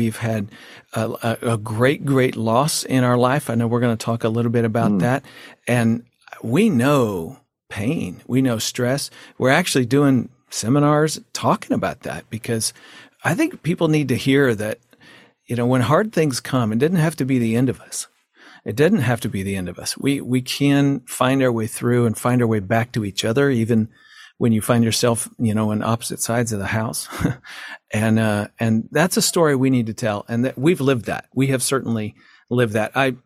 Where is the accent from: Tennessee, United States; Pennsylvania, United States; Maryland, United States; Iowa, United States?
Iowa, United States; I grew up in Iowa. We know something about farming in Iowa, but here's the funny thing, Archie. I know nothing about farming. I grew up in the city